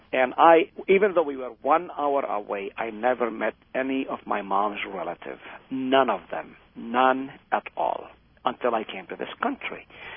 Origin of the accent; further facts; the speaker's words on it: Israel; And my mom, alone with my father, stayed in Israel. So I grew up in Israel.